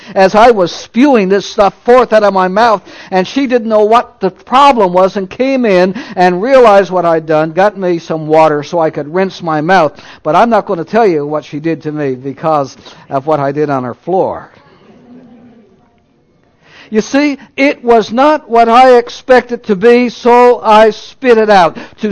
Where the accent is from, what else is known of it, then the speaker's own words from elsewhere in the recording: Newfoundland and Labrador, Canada; I remember as a boy growing up in Newfoundland, and for the first 12 or 15 years, we did not have electricity, we did not have running water, we had outdoor toilets